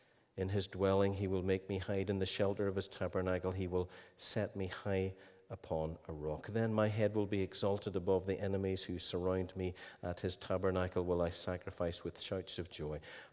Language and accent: English; Ballycastle, Northern Ireland, United Kingdom; I come from Ballycastle. I do think that Ballycastle is probably one of the most beautiful places in the world.